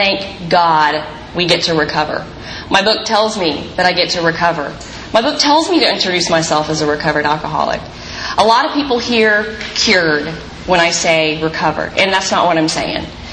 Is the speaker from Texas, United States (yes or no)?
yes; Dallas, Texas, United States; now in Laguna Niguel, United States; But I'm from Dallas, Texas. My home group is the primary purpose group in Dallas, Texas.